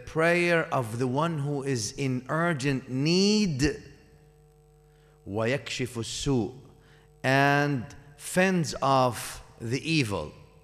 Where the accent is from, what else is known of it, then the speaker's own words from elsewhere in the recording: Syria; I'm from Syria, I know Damascus. Brother, I don't know anything in Damascus. You know it more than me. It's 6-hour drive from where I used to live.